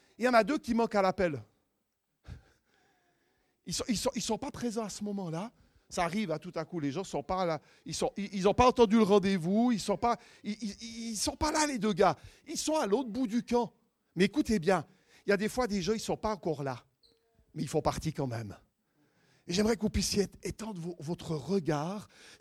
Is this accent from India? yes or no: no; Switzerland; écoutez, je suis suisse. Si vous ne comprenez pas ma langue, bougez la main, ok?